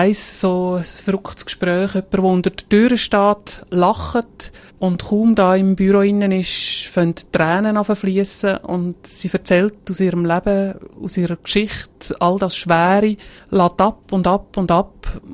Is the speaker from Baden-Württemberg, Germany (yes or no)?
no; Immersee, Bavaria, Germany; Ich bin in Zimmersee aufgewachsen und Zimmersee ist Bethlehem-Mission Immersee beheimatet.